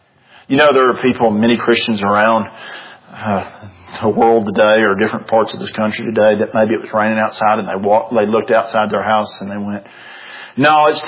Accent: Tennessee, United States; I am a Tennessean. We did save you boys, so I guess I couldn't.

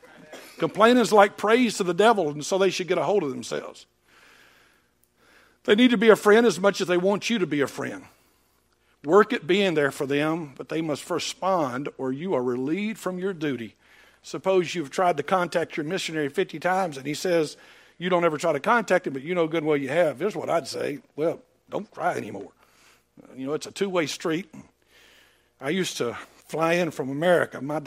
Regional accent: McEwen, Tennessee, United States; also born or lived in Nashville; I grew up in McEwen, Tennessee. That's the place I lived the longest. I was born in Nashville and lived all over the middle Tennessee, but I spent 7th grade through 12th grade in one place.

